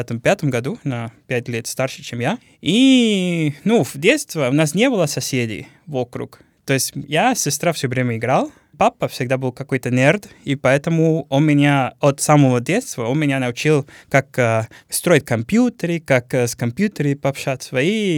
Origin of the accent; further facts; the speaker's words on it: Cali, Valle del Cauca, Colombia; Russian is a second language; Так, я родилась в Кали. Это город на юге Запад, рядом с Тихий океан, в 89-м году.